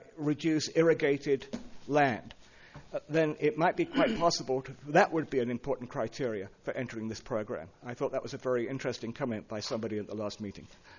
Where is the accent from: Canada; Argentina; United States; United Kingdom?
United States; Los Osos, California; from Los Osos